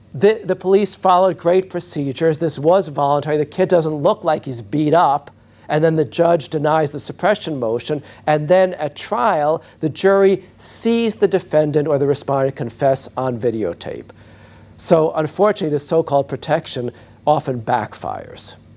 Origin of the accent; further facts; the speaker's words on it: New York, United States; And in my home state of New York, we had a terrible case